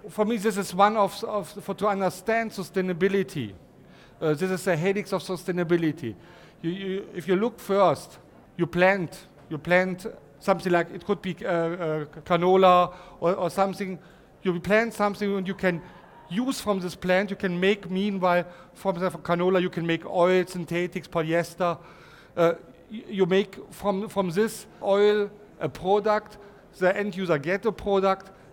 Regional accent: Germany; accent: German; English is a second language; I hope you can understand me well and my German accent.

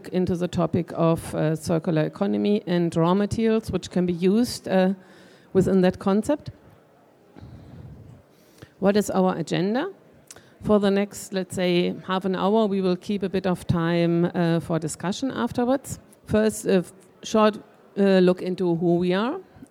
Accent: Germany; English is a second language; I'm from Germany

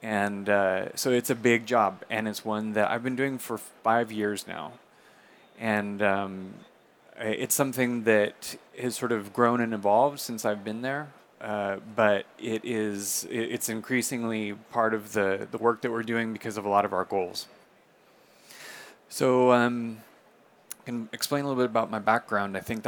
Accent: California, United States; now in Barcelona, Spain; I am from California myself, but I have been living in Barcelona for over 20 years now, which is actually where I'm based.

